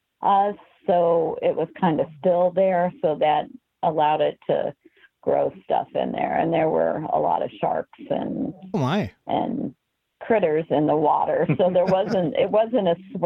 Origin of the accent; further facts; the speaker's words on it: Wentzville, Missouri, United States; Wentzville, Missouri was my hometown.